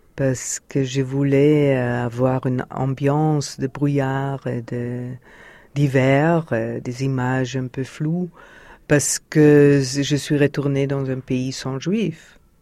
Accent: Vienna, Austria; born or raised there

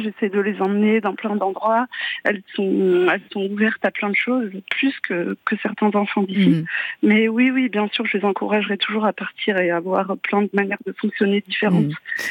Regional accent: Auvergne-Rhône-Alpes, France; Moi, je suis partie du Cantal. J'ai grandi dans le Cantal et je suis partie 10 ans pour mes études en architecture et puis pour commencer à travailler. Et je suis revenue à 6 ans quand j'étais enceinte de ma fille aînée.

